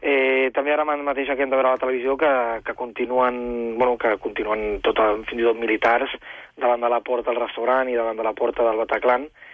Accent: Figueres, Catalonia, Spain; now in Paris, France; Bé, soc de Cadaqués, perdó.

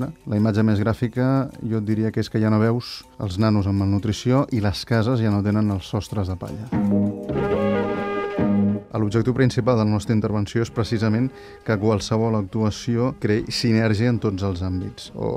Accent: Barcelona, Catalonia, Spain; tinc 31 anys, soc de Barcelona, treballo a la Fundació G3T, que tenim seu a Barcelona

